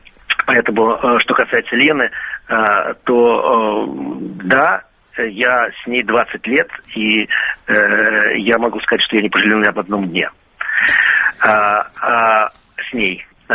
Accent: Russia; когда я уже эмигрировал из России

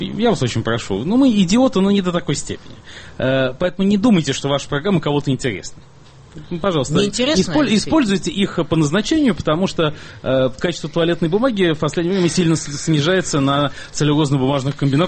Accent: Moscow, Russia; мы москвичи, да, мы выросшие в этом городе

